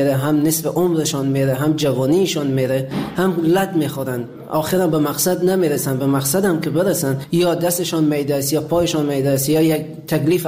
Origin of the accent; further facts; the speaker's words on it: Afghanistan; moved away as an adult; حدود 3.5-4 سال میشه از افغانستان آمدم بیرون.